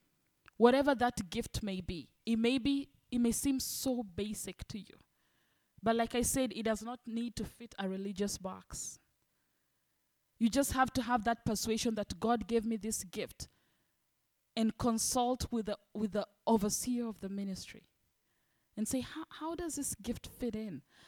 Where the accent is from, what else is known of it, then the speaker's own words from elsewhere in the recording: Miami, Florida, United States; Excuse me, I come from Miami, so we switch back and forth in Spanish.